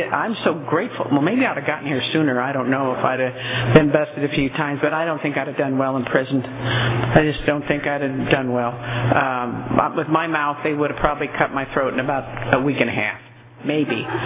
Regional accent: Fresno, California, United States; I was born in Fresno, got drunk at 16 in Fresno, got sober at 35 in Fresno, still live in Fresno.

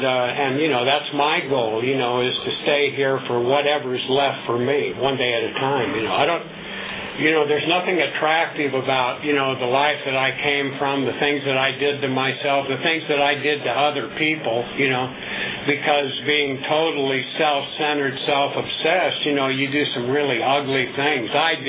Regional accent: Compton, California, United States; now in Ventura, United States; And originally, I'm from Compton. I was born in Compton, and it was the area that I started out in. And now I live in Ventura

